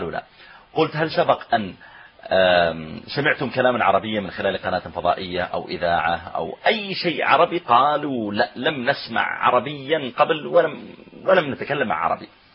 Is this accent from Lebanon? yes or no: no; Pakistan; Arabic is a second language; انا اعجمي انا باكستاني